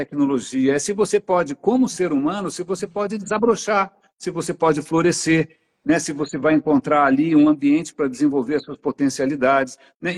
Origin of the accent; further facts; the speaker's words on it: São Paulo, Brazil; born there; eu nasci na Nestor Pestana, no centro de São Paulo, eu sou um cara do centro